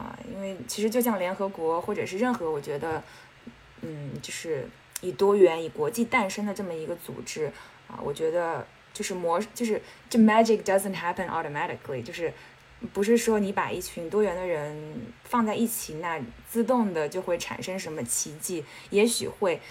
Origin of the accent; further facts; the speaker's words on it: Xiangyang, Hubei, China; 我是来自湖北襄阳。对，后来大学就去到了美国的一个文理学院，在宾州